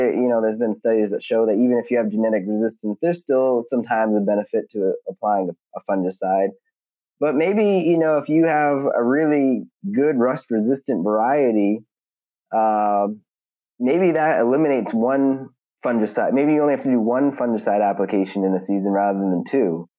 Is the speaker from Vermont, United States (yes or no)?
no; Maine, United States; she's from Washington, I'm from Maine. I've got family in Florida. She's got family in Arizona.